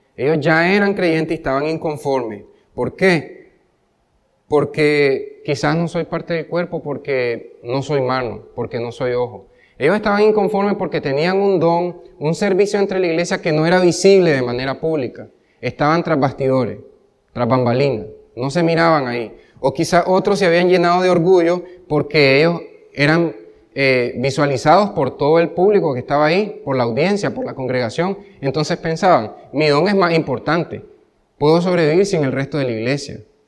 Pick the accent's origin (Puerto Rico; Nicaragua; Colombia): Nicaragua; ¿Acaso no somos también, como cultura nicaragüense, una cultura terca?